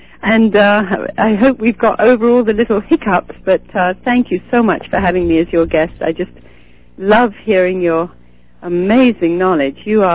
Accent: India; moved away as an adult; I was raised for the first 20 years of my life almost in India. I was born there as the last British registered baby in British India

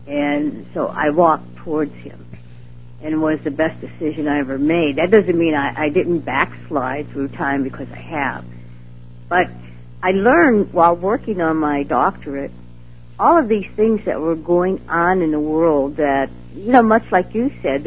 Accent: Pittsburgh, United States; I was born in Pittsburgh in upstate New York, raised there practically

